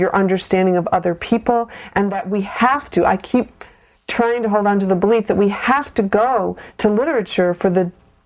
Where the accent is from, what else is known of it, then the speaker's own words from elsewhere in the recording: Maine, United States; now in New York, United States; I've lived in New York now for 25 years, but I grew up in Maine, and I came from one side of my family came from 10 generations, the other side came from 12 generations.